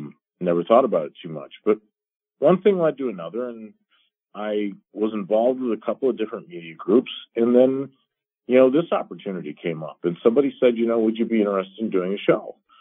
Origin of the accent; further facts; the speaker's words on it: Detroit, Michigan, United States; I had started out outside of Detroit. I was born in Detroit, put up for adoption.